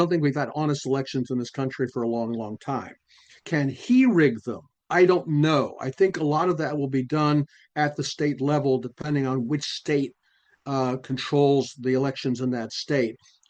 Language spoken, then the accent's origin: English; Virginia, United States; In my home state here in Virginia